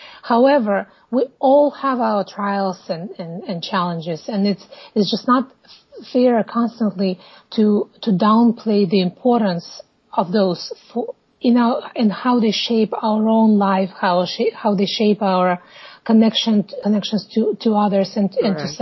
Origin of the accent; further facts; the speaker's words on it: Moldova; moved away as an adult; also born or lived in Ukraine; now in United States; lived most of my life in the neighboring republic, which was at that time the Soviet Union. It's called Moldova. But about nearly 20 years ago, I came mm-hmm. to the United States